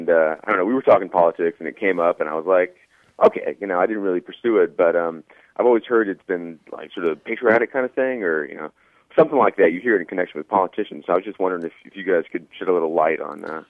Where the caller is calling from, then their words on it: Morongo Valley, California, United States; I'm calling from Morongo Valley, California.